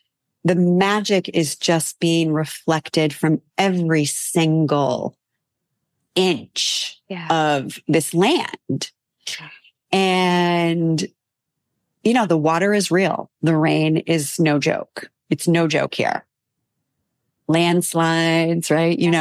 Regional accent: California, United States; And I came from Southern California, right? Where there was no rain.

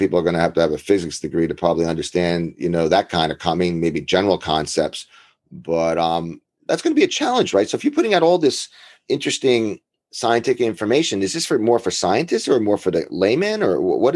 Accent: New Jersey, United States; Well, you know, growing up in New Jersey, you know, I had a stepfather

